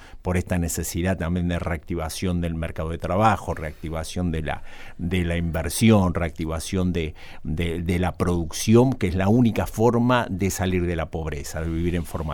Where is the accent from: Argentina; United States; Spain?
Argentina; los argentinos no tenemos nuevos problemas